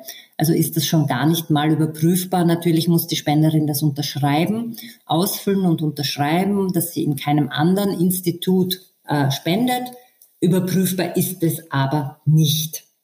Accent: Eastern Austria, Austria; Also sehr gängig bei uns im Osten Österreichs ist zum Beispiel

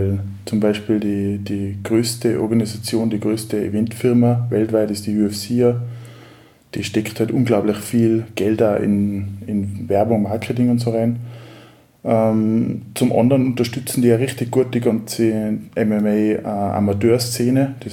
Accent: Kitzbühel, Tyrol, Austria; also ich komme selber aus dem Raum Kitzbühel

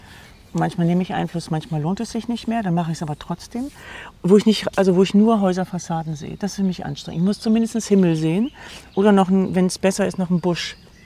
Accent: Northern Germany, Germany; für mich als Norddeutsche

